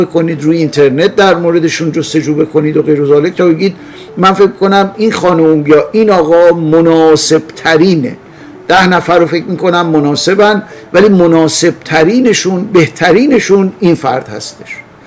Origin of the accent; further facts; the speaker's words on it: Iran; به عنوان یه ایرانی که این ایده رو پسندیده